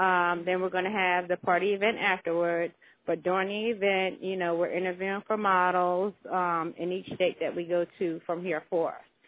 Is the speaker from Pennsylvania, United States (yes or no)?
yes; Philadelphia, Pennsylvania, United States; now in Atlanta, United States; I'm from Philadelphia